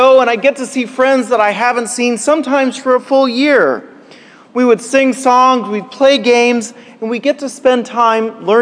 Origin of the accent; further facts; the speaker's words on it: Kansas, United States; But I grew up in Kansas, and I remember as a kid having these mountaintop experiences over the summer when I would go to camp.